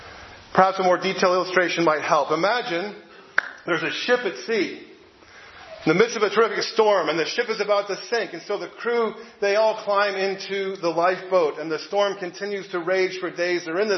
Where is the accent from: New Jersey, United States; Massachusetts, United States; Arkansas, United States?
New Jersey, United States; I knew some people when I was growing up in New Jersey from Philly